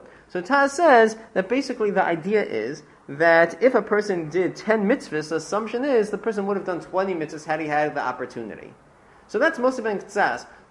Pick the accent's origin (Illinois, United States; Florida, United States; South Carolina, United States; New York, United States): New York, United States; Lawrence; For example, when I was dating, I grew up in the Five Towns. I never wanted to date any girl from any of the Five Towns, even Inwood.